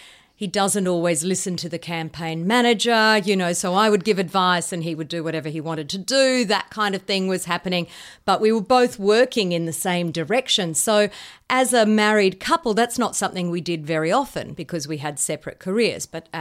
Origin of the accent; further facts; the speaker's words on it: Brisbane, Queensland, Australia; also born or lived in Bundaberg; So I was born in Bundaberg, but by the time I was two, we'd moved to Brisbane, and I grew up in Brisbane